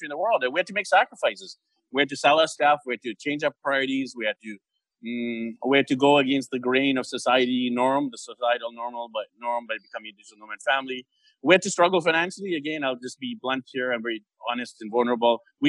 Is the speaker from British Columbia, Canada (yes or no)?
yes; Vancouver, British Columbia, Canada; So what happened is I'm from Vancouver, Canada, and my wife's actually from the Philippines.